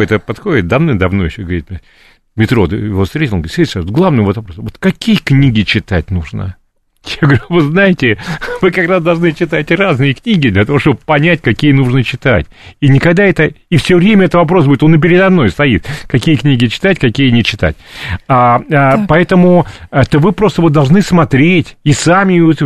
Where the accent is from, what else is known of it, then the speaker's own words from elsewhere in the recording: Lyubertsy, Moscow Oblast, Russia; Я сама из Люберца, сама понимаю это, да.